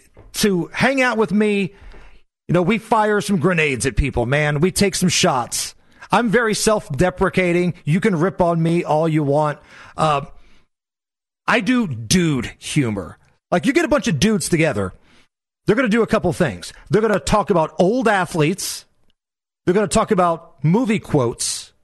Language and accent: English; Indianapolis, Indiana, United States; from Indianapolis.